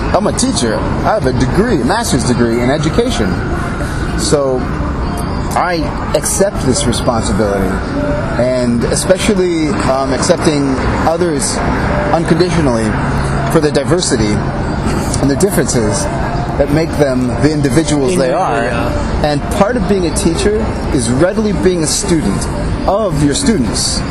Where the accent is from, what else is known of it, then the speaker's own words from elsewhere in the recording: Las Vegas, Nevada, United States; And then I started to talk about, I'm from Las Vegas.